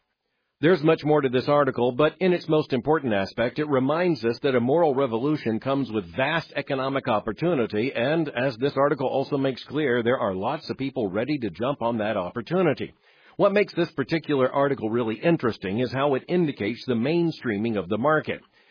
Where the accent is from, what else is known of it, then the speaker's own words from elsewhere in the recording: California, United States; who was licensed to practice medicine in my home state of California